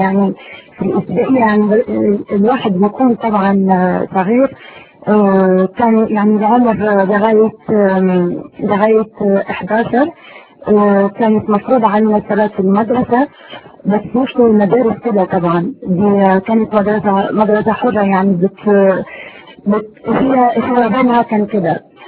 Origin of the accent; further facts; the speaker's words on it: Morocco; أنا من عائلة يعني من المغرب، أصلي من المغرب، ومن عائلة يعني كباقي العائلات في المغرب عائلة، بس يعني عائلة عادية، ويعني الإسلام بالنسبة لهم هو في يعني صوم رمضان والصلاة.